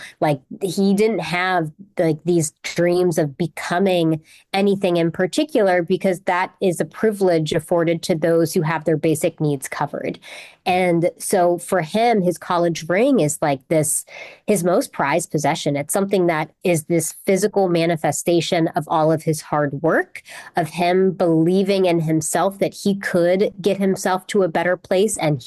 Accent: West Virginia, United States; Yeah, so I'm from West Virginia, and my dad is also from West Virginia.

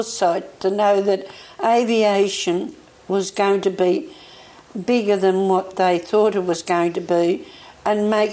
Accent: Erskineville, New South Wales, Australia; also born or lived in Newtown; I'll always tell them I was born in Newtown and reared in Erskineville.

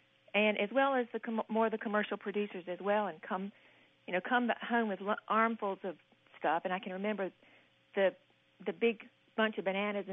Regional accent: North Carolina, United States; now in Nashville, United States; I'm calling from Nashville, but my heart is in Raleigh, North Carolina, and in Rowan County.

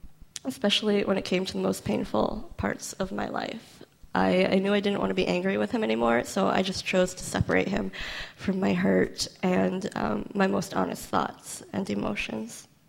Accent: Portland, Oregon, United States; So I'm from the Portland, Oregon area of the States, where I grew up with two parents and one sister. I was raised in a Christian home

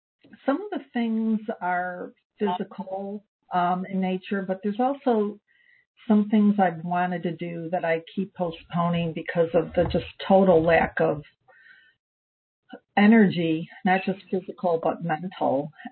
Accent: Chicago, Illinois, United States; now in Lemont, United States; I'm from Chicago. I grew up in Chicago. I live in the suburbs of Chicago, little town called Lamont, and work in Oak Brook, which is where I'm at right now.

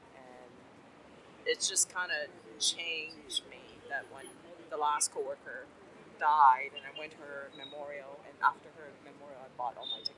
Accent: Seattle, Washington, United States; From Seattle. I lived in Seattle for 19 years, and stability, a tech job, comfortable tech job that I had, and I quit and sold everything and just took off.

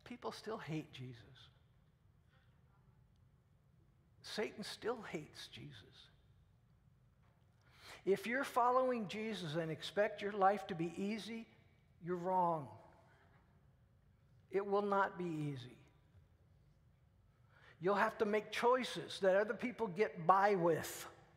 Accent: Peoria, Illinois, United States; also born or lived in Missouri; I was born in Missouri and raised in Peoria.

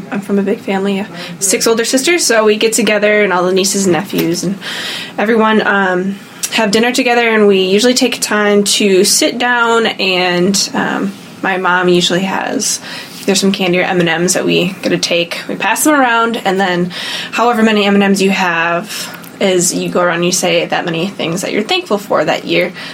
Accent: Chatfield, Minnesota, United States; I'm from Chatfield, Minnesota. I usually attend St. Bernard's Parish in Stuartville, Minnesota.

